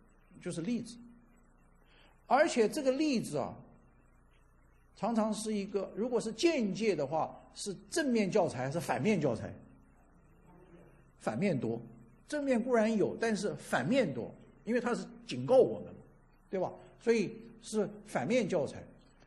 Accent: China; 反正就是很对我们中国人来讲是很古老、很古老的时候的那段时间

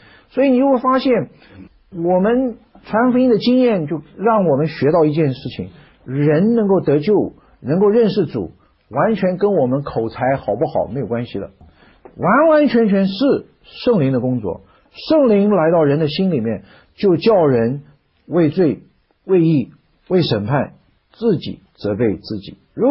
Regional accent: China; 所讲的一定就是我们中国人的文化的根基

